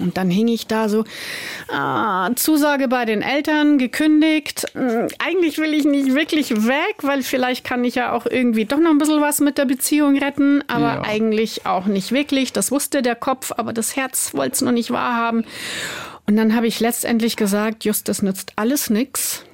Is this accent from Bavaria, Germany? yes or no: yes; Ismaning, Bavaria, Germany; obwohl ich meine Kindheit in Ismaningen, ich bin ja Ismaningerin, geliebt habe und diesen Ort immer noch und meine Heimat immer noch liebe